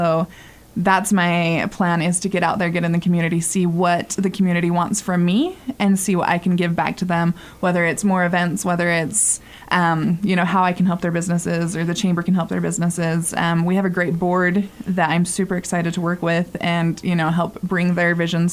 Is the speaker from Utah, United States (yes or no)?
yes; Clearfield, Utah, United States; now in Carbon County, United States; So I'm originally from Clearfield, Utah, born and raised